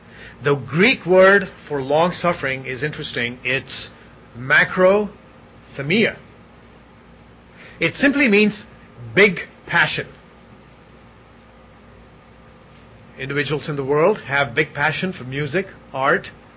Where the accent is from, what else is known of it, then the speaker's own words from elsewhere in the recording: India; And of course, growing up in India, it's always, this was a quote time and again from any nominal priest who administered a marriage.